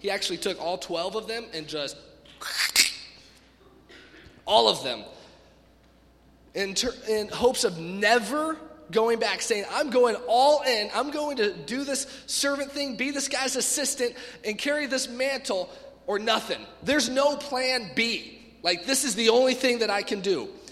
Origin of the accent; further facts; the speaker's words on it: Kansas, United States; I'm from Kansas. I should know this, right?